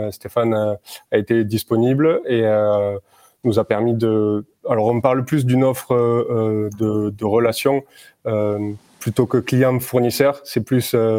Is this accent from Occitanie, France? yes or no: yes; Toulouse, Occitanie, France; notamment de la région toulousaine, puisqu'on est toulousain